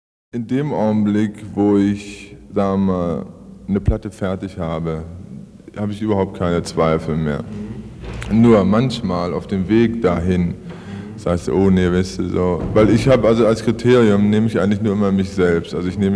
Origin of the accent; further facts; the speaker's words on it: Berlin, Germany; Naja, und da bin ich eben, wie gesagt, in Berlin geboren worden, als Ergebnis dieses Zusammentreffens. Hab da so, sagen wir, wie man heute bezeichnen würde, etwas in der gut bürgerlichen Ecke aufgewachsen, da in Berlin.